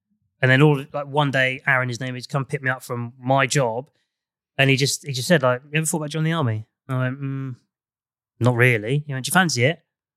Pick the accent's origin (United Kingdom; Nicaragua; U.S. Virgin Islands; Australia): United Kingdom; Andover, South East England; I was Andover. So literally around the corner for me, really.